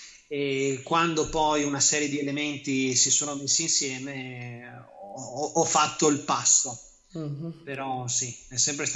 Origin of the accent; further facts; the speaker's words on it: Bassano del Grappa, Veneto, Italy; also born or lived in Padua / California; sono padovano di origine e ho studiato, cresciuto a Bassano del Grappa, un po' a nord